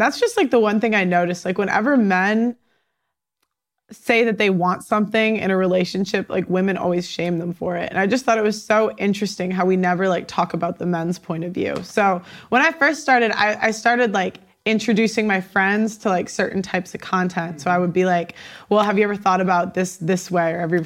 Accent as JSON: {"language": "English", "town": "Chicago", "region": "Illinois", "country": "United States", "lives_now": "London, United Kingdom", "said": "I'm a YouTuber. I'm from Chicago. I live in London."}